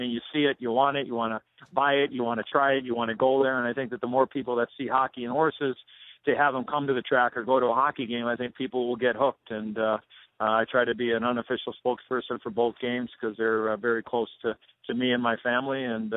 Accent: Chicago, Illinois, United States; I've been a horse racing player and a fan since I was about 14 or 15 years old growing up in Chicago.

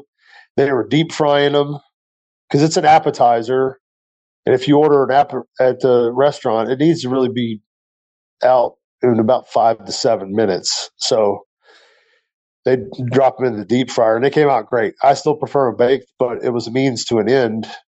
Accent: Louisiana, United States; I love cooking. Growing up in Louisiana, it's kind of a rite of passage.

